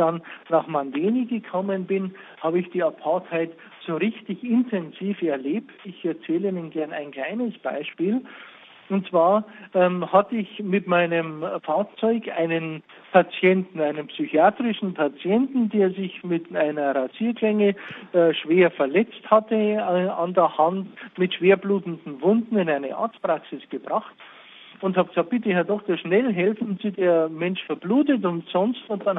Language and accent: German; Regensburg, Bavaria, Germany; Ich bin in Regensburg geboren und ich bin in Regensburg aufgewachsen. Ich habe auch dort studiert und bin dort zum Priester geweiht worden.